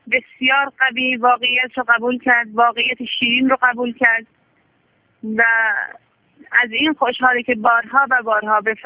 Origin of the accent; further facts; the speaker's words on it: Kamyaran, Kurdistan, Iran; اونطوری که من خبر از کامیاران دارم از شهر خودمون